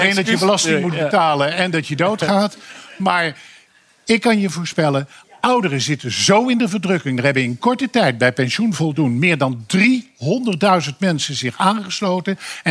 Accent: Tilburg, North Brabant, Netherlands; wij komen allebei uit Tilburg.

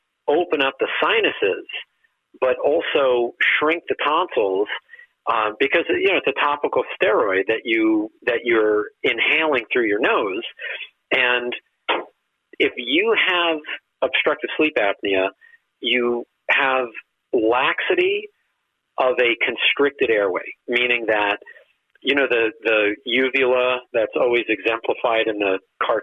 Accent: New York, United States; What? I'm from New York, my man.

